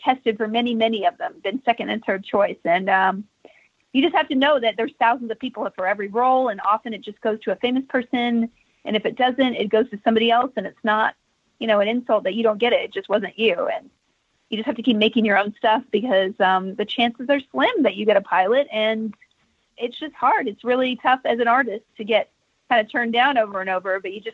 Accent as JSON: {"language": "English", "region": "Texas", "country": "United States", "said": "And yes, I carried guns before, but you know, I'm from Texas."}